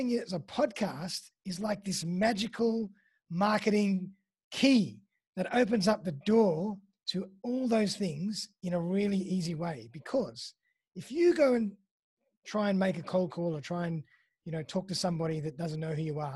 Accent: Sydney, New South Wales, Australia; Sydney boy, born and bred in Sydney.

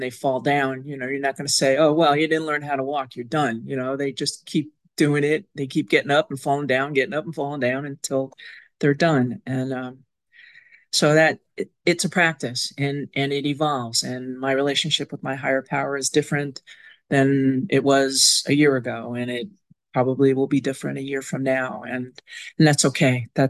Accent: Massachusetts, United States; from Massachusetts.

